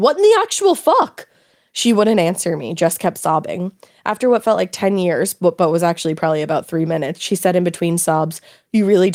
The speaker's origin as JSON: {"language": "English", "town": "Columbus", "region": "Ohio", "country": "United States", "tie": "born or raised there", "lives_now": "Los Angeles, United States", "said": "I live in LA, but at the time of this event, I was taking a break from the city and lived in my hometown of Columbus, Ohio for part of a year."}